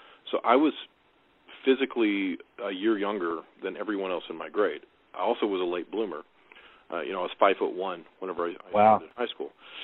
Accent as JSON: {"language": "English", "town": "Little Rock", "region": "Arkansas", "country": "United States", "tie": "born or raised there", "said": "I grew up in Little Rock, Arkansas also"}